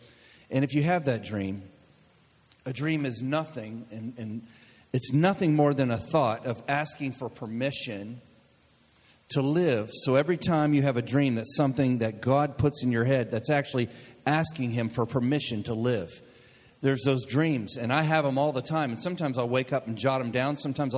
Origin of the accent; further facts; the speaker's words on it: Florida, United States; I grew up in Florida, just a few miles from where all of that went down.